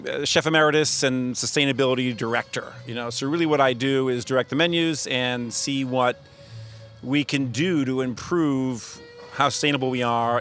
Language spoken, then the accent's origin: English; Rowayton, Connecticut, United States; You know, I've been lucky. I grew up in Rowayton, Connecticut.